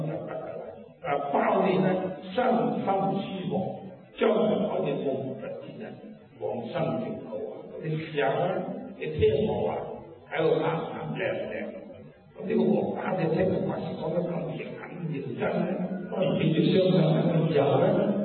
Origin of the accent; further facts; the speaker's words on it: Hong Kong; 好似香港打香港，我係香港人。